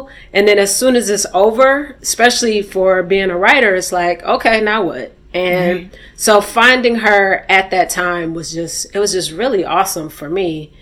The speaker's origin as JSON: {"language": "English", "town": "Milwaukee", "region": "Wisconsin", "country": "United States", "tie": "born or raised there", "said": "I had really great neighborhoods growing up in Milwaukee. We had lawns and backyards and lots of parks."}